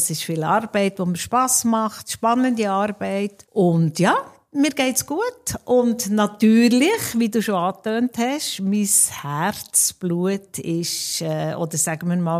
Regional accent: Bern, Switzerland; born there; Ich bin in Bern geboren, vor 70 Jahren, habe lange in Bern gelebt

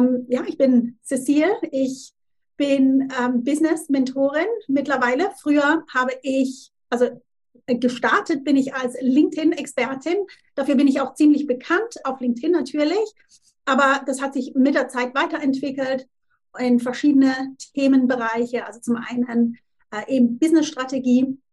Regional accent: Switzerland; now in Tunbridge Wells, United Kingdom; ich bin Schweizerin und ich habe ja schon gesagt, Mutter von zwei Kindern, lebe mit meiner Familie in England, in Südengland, und zwar in Tunbridge Wells.

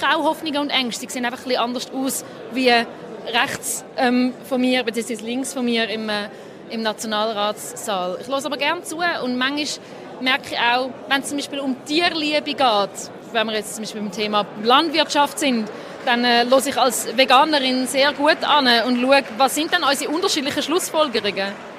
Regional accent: Zurich, Switzerland; Ich bin 33, ich bin aus Zürich

